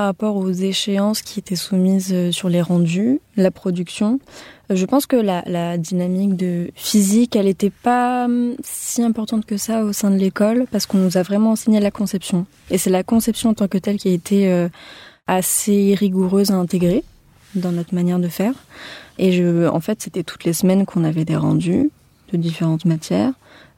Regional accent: Cergy-Pontoise, Île-de-France, France; Alors, moi, je viens du côté de Cergy-Pontoise.

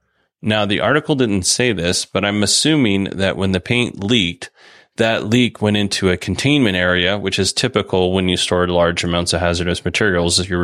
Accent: Alaska, United States; where I grew up in Alaska, there's a couple of Superfund sites

